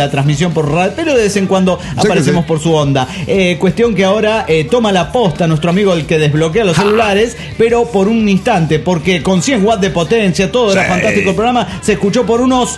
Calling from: New York, United States; de York, New York, USA.

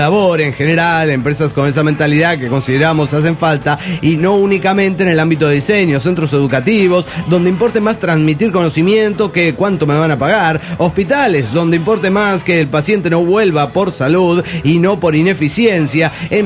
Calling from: Everett, Washington, United States; also born or lived in Peru; de Everett, Washington.

